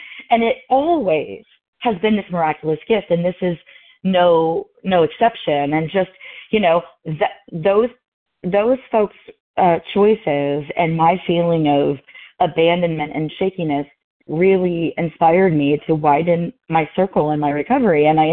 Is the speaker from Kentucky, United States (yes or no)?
yes; Louisville, Kentucky, United States; I'm from Louisville, Kentucky, and I'm really, really grateful to be here.